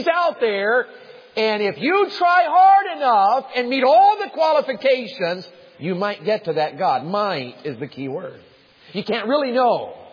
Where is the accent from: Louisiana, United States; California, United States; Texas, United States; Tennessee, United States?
Tennessee, United States; and I was from Tennessee, and Tennessee's different than living in the north, y'all know.